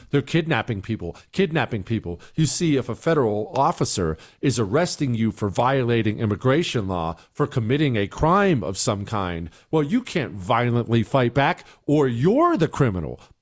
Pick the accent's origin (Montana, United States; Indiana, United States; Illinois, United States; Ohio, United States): Montana, United States; I was raised in Montana. I was raised on that stuff.